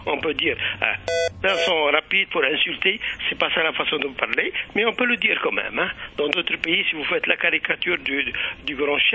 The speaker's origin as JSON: {"language": "French", "country": "Algeria", "said": "mais en tant qu'Algérien, nous avons une grande expérience."}